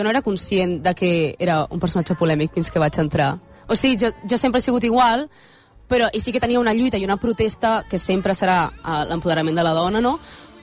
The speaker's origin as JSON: {"language": "Catalan", "town": "Barcelona", "region": "Catalonia", "country": "Spain", "said": "Jo que sóc de Barcelona"}